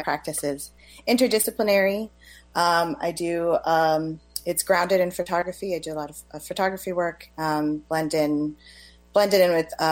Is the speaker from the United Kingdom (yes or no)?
no; Bahamas; also born or lived in Miami; I was born actually in Miami, and as an infant, like 6 weeks, moved to the Bahamas. My grandfather, my paternal grandfather, is Bahamian. So my father, his mother is Jamaican.